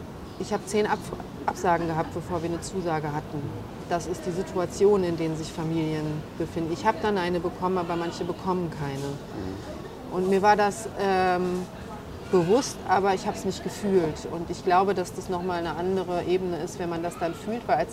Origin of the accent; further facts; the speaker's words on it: Essen, North Rhine-Westphalia, Germany; Und Essen ist meine Leidenschaft und meine Heimat.